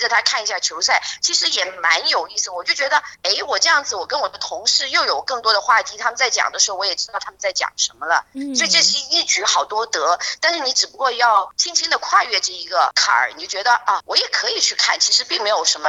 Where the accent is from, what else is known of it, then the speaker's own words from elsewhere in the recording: China; 我们中国人是要喝热水的